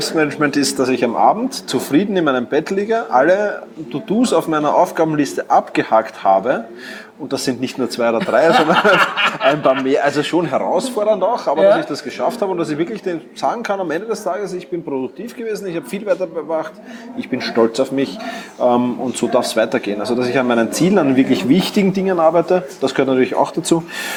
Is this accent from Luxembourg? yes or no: no; Vienna, Austria; wie du vielleicht schon hörst, ich komme aus Wien.